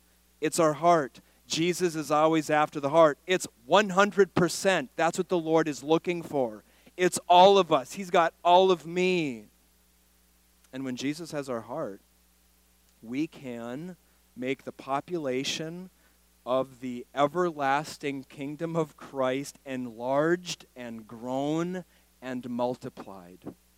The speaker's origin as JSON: {"language": "English", "region": "Florida", "country": "United States", "said": "I'm from Central Florida"}